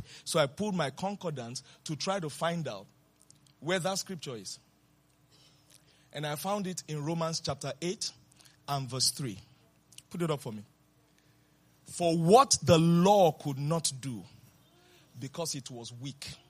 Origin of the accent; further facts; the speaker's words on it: England, United Kingdom; born there; also born or lived in Nigeria; I was born in England, so I'm a British citizen. But I didn't really live most of my life there.